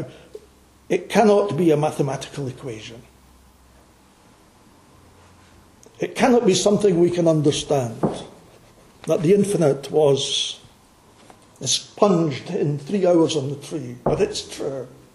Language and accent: English; Arbroath, Scotland, United Kingdom; a little laddie growing up in Arbroath, hearing the gospel week by week